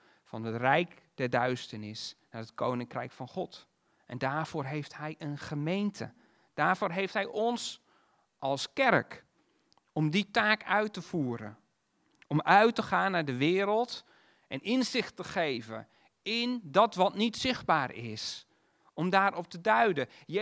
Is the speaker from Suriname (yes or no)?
no; Netherlands; En we moeten vooral niet, en dat hebben we misschien als Nederlanders heel sterk, we moeten vooral niet te zweverig worden.